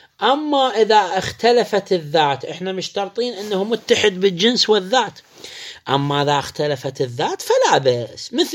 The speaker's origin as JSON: {"language": "Arabic", "country": "Iraq"}